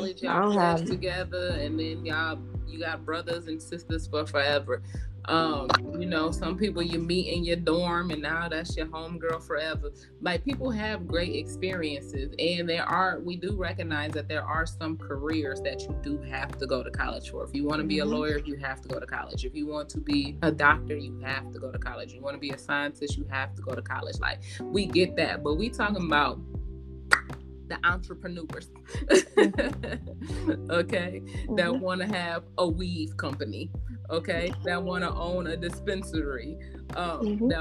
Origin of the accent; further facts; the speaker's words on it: Michigan, United States; I mean, I did go away because I'm from Michigan, but I went to school in Minnesota